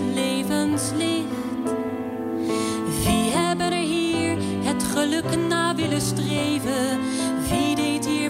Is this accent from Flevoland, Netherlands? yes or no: no; Harmelen, Utrecht, Netherlands; born there; Ik ben geboren in Harmelen, maar ik woon nu in Utrecht.